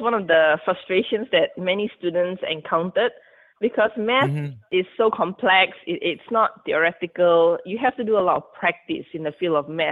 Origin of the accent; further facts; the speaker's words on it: Malaysia; English is a second language; I currently live in my hometown in Malaysia. So I'm like way across the world from the United States, actually.